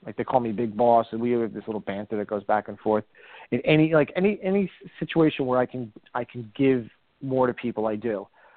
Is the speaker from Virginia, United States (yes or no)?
no; Jersey City, New Jersey, United States; I grew up in Jersey City in a three-floor walk-up, top floor. Actually, no, a 4-floor walk-up. I was on the third floor. A one-bedroom apartment with four people. My father was just got on the job as a police officer.